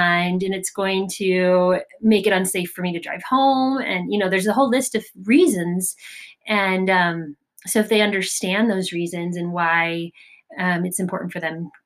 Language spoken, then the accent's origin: English; Florida, United States; I grew up in Southern Florida, where I was a minority in terms of my religious choice. And there were very few members of my faith down there.